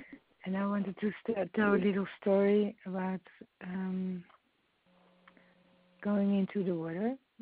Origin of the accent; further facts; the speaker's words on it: Netherlands; I'm coming from Holland, and we try to keep on going.